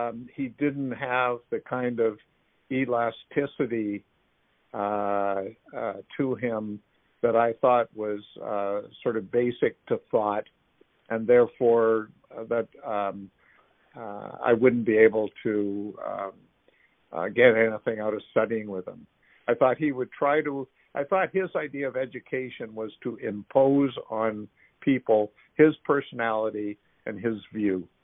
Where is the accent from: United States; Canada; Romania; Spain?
Canada; Western Canada; Now I'm a Western Canadian